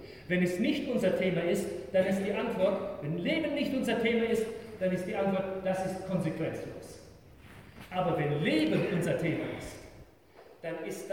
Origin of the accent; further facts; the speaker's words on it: Canada; German is a second language; now in Germany; Tradition in meiner Heimat in Kanada ist, dass unsere Friedhöfe, heute gibt es die auch, aber früher lagen sie alle weit aus den Städten raus.